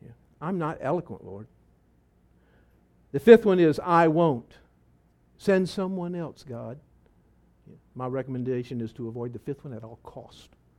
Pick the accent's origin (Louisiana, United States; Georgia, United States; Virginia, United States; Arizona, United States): Louisiana, United States; West Monroe; because I'm a redneck from West Monroe, Louisiana, and I like to keep it simple. You know, I'm also Irish, so we really keep it simple.